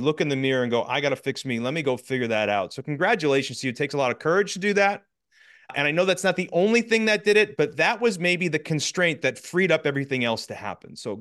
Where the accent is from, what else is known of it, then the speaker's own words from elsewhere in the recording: Scranton, Pennsylvania, United States; And I was raised in Scranton, Pennsylvania, where counseling was beer.